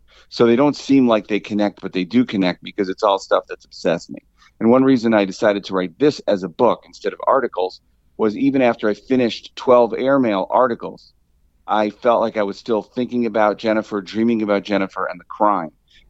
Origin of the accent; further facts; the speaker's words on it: Chicago, Illinois, United States; And I'm from Chicago. So I wrote a book about the 1985 Chicago Bears and about the Chicago Cubs finally winning the World Series in 2016.